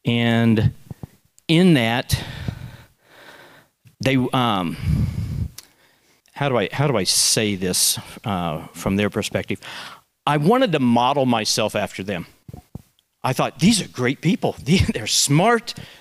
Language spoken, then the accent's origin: English; Kansas, United States; When I grew up in Kansas, the red words were like